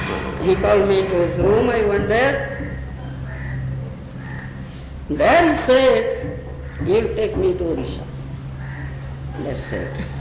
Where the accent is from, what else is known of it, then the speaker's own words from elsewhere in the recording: Odisha, India; as best as I can, because but my other tongue is not Hindi, I am from Odisha.